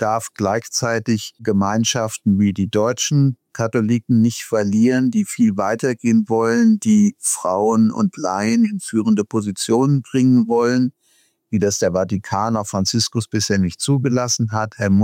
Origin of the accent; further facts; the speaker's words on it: United States; Und als Amerikaner erwarten wir doch jetzt auch alle irgendwie